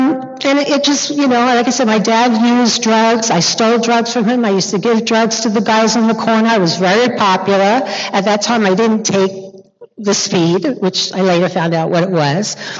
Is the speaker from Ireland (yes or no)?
no; Floral Park, New York, United States; I'm from New York, Queens, Floral Park, so we used to drink in Queens, thank you, yes.